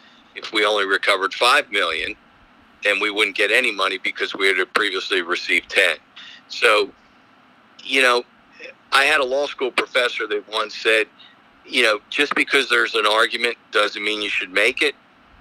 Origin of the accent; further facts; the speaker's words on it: Philadelphia, Pennsylvania, United States; Well, I practice in Columbia and I'm from Philadelphia.